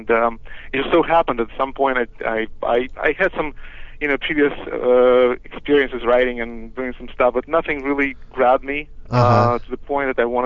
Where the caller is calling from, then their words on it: Sacramento, California, United States; You know what? I think I'm calling from Sacramento.